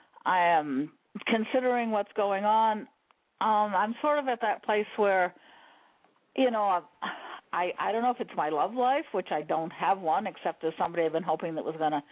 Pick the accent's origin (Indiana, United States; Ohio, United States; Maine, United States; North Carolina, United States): Maine, United States; Oh, I'm from Maine.